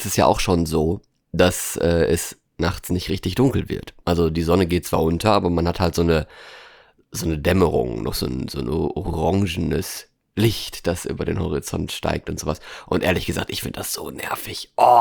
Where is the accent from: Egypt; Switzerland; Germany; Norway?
Norway; denn ich war im Urlaub in Norwegen, in meiner alten Heimat